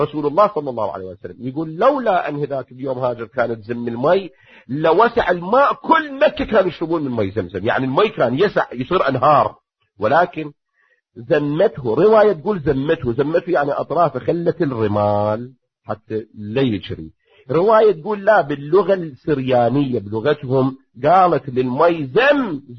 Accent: Iraq; انا مسفر من العراق لكن سندي قاعد قدامك، هاي ارض التسفيرات

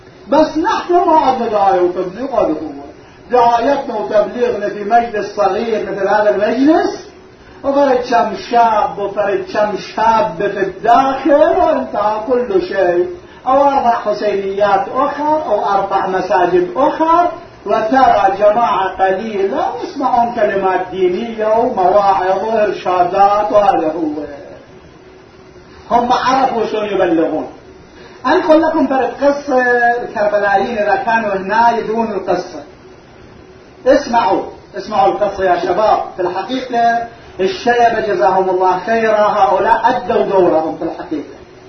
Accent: Karbala, Karbala Governorate, Iraq; كان عندنا في كربلاء، أنا أروح إلى مدرسة في كربلاء تسمى بالمدرسة الهندية لأن بانيها رجل هندي قبل 100 سنة. كنت أقرأ هناك درس من أول طفولتي

